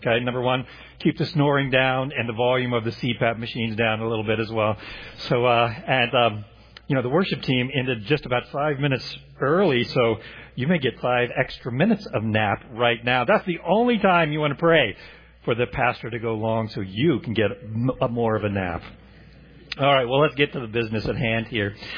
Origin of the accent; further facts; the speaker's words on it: Oklahoma, United States; now in Indiana, United States; That was the home that I knew all of my life. After I moved away from Oklahoma to Indiana, this state, home for the holidays meant traveling back to that house.